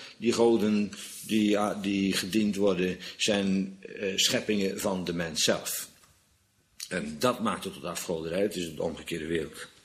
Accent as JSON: {"language": "Dutch", "country": "Netherlands", "said": "Als Nederlander vind ik dat altijd prachtig."}